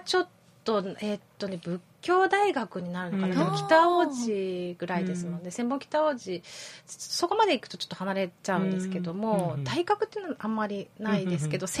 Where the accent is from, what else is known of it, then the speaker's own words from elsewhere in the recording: Kakogawa, Hyogo, Japan; 地元加古川の方ですね。